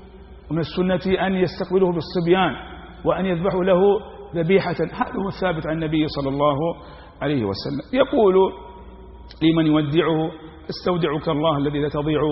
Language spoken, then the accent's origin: Arabic; Saudi Arabia; عندنا في المملكة العربية السعودية